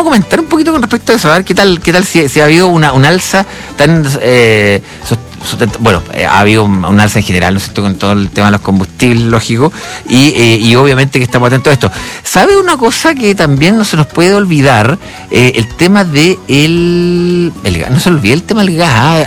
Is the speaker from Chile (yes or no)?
yes; Chile; Somos chilenos, siempre tenemos ese speech y ese resguardo para con las cosas, ¿no?